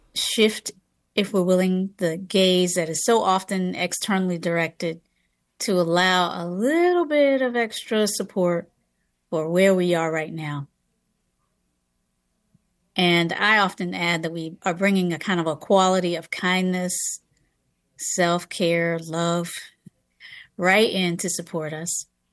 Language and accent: English; the South, United States; now in San Francisco, United States; I live in San Francisco. I travel a lot. I'm originally from the South.